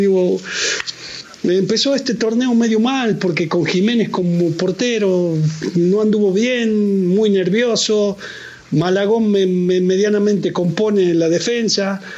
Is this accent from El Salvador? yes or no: no; Argentina; now in Mexico; porque yo sigo siendo argentino. Digo, yo mi pasaporte es argentino. Yo tengo mi FM2. Claro. Yo tengo un permiso para estar viviendo en México. Yo sigo siendo extranjero.